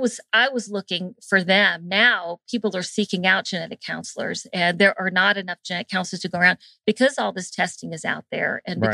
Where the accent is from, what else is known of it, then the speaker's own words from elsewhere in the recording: Atlanta, Georgia, United States; because I grew up in the Jewish community here in Atlanta.